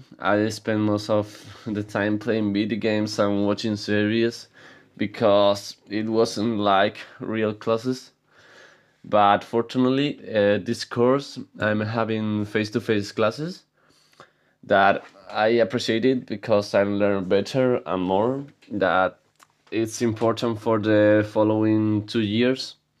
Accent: Spain; English is a second language; I'm 16 years old and I'm from Spain.

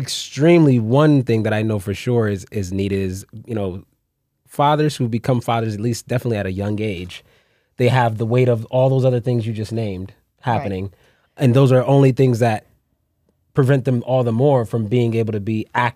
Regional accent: New Haven, Connecticut, United States; I'm born and raised in New Haven to teenage parents myself.

